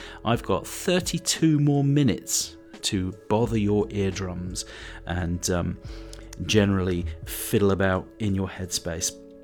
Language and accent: English; United Kingdom; As a British person, I can tell you that blistering is common.